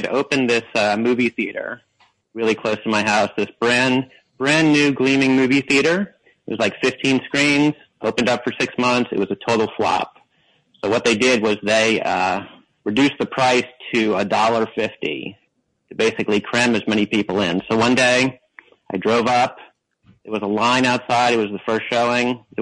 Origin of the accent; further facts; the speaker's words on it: Scotch Plains, New Jersey, United States; I grew up in Scotch Plains.